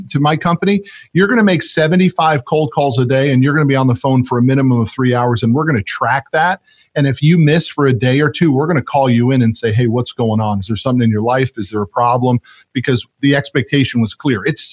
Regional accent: Connecticut, United States; Growing up in Connecticut and not being from here, people are they want you to win in business down here.

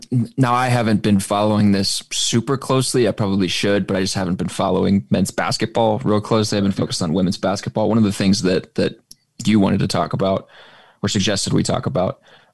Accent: Oklahoma, United States; I've never heard that phrase before. And I grew up in Oklahoma.

